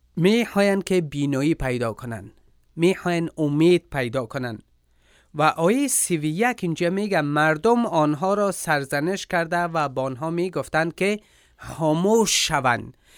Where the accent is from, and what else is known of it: Afghanistan